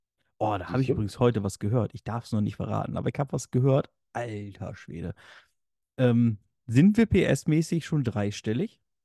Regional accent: North Germany, Germany; Ich komme aus dem Norden, ich habe hier so Großstädte.

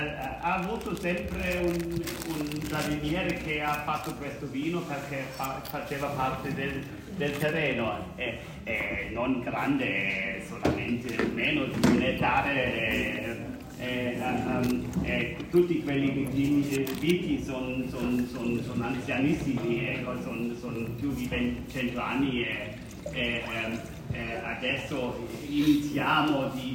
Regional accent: Germany; Italian is a second language; Scusate il mio italiano imperfetto, perché io sono un tedesco

